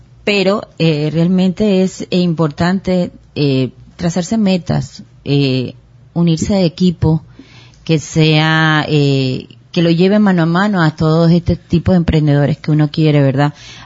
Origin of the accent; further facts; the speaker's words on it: Panama; no soy de aquí, soy panameña